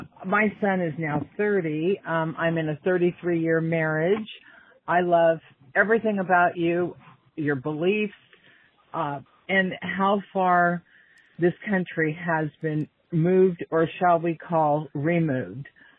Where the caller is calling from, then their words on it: Bakersfield, California, United States; from Bakersfield, California. Number one, I know I come from a liberal state, but extremely conservative.